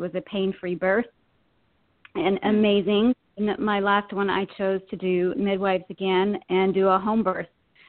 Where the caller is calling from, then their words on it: Virginia, United States; from Virginia.